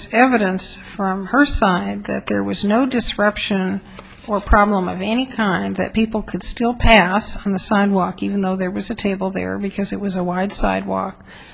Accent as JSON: {"language": "English", "town": "Portland", "region": "Oregon", "country": "United States", "tie": "born or raised there", "said": "a relatively large public space in Portland, my hometown"}